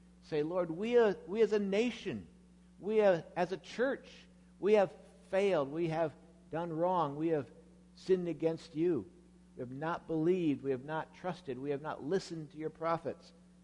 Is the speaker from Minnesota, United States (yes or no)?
yes; Minnesota, United States; all sorts of chaos here in the country of the United States and even in my home state of Minnesota.